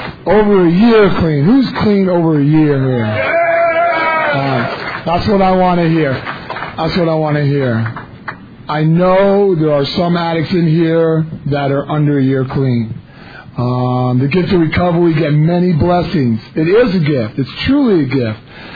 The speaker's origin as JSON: {"language": "English", "town": "Kona", "region": "Hawaii", "country": "United States", "said": "I'm from Kona, Hawaii, and I'm an addict."}